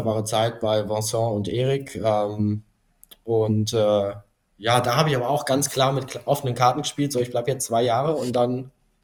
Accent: Cologne, North Rhine-Westphalia, Germany; ich komme ja aus Köln, war Düsseldorf erreichbar. Und ich war noch nicht bereit, irgendwie wegzuziehen.

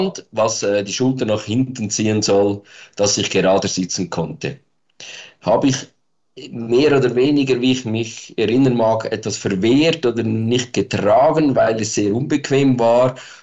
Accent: Aargau, Switzerland; ich komme aus der Schweiz, wie man hört, aus dem schönen Kanton Aargau. Bin 50 Jahre alt geworden dieses Jahr

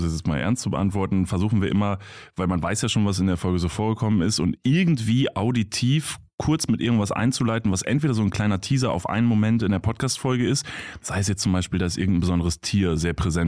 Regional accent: Kevelaer, North Rhine-Westphalia, Germany; Aus Kevela heißt das, ist so ein Wallfahrtsort an der holländischen Grenze.

